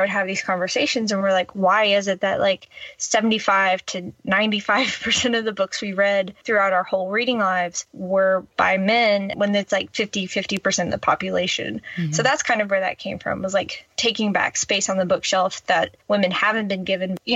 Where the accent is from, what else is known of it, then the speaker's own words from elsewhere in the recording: the South, United States; And I grew up in the South, like what's going on here?